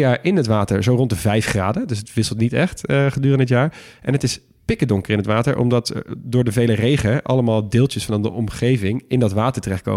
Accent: Shetland, Scotland, United Kingdom; ik kom van de Shetland-eilanden natuurlijk.

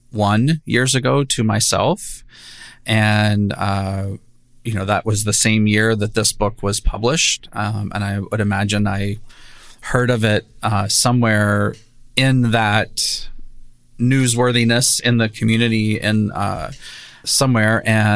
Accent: Richmond, Virginia, United States; now in Minnesota, United States; I am originally from Richmond, Virginia, and have lived in Minnesota for 28 years.

